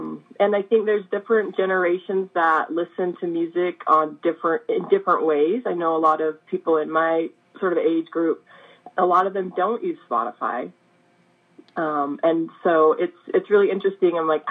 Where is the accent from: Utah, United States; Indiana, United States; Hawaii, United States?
Utah, United States; And yeah, and I'm from Utah.